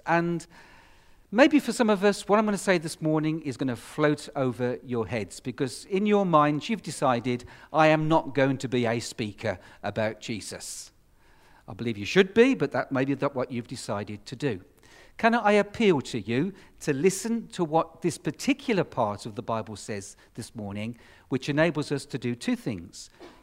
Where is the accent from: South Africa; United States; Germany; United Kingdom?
United Kingdom; It's a hard word for us as British Christians.